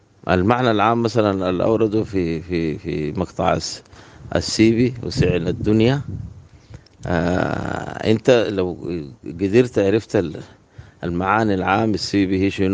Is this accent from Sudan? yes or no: yes; Sudan; والفيلسوف دي ما نكتفي بها نحن كسودانيين